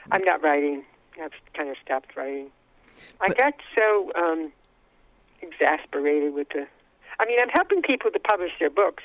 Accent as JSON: {"language": "English", "region": "New York", "country": "United States", "tie": "born or raised there", "also_born_or_lived": "New Jersey", "lives_now": "New Mexico", "said": "where I grew up in New York and New Jersey, there were a lot of Jewish people around."}